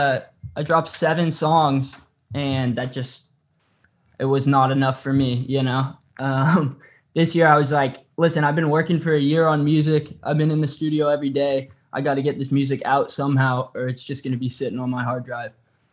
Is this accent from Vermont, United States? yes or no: no; California, United States; I grew up in California. I'm a California boy. So, you know, 60 degrees and under is chilly.